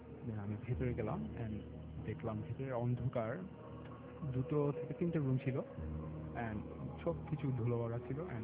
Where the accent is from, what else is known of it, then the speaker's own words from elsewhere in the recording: Dhaka, Dhaka Division, Bangladesh; From Banani.